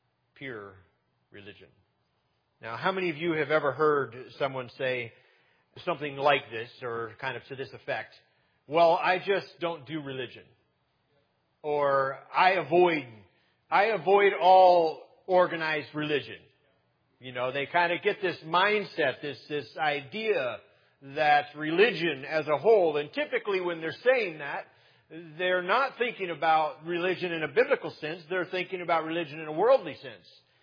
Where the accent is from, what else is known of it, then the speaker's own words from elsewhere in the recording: El Paso, Texas, United States; growing up in El Paso, Texas, the majority of my friends were Mexicans.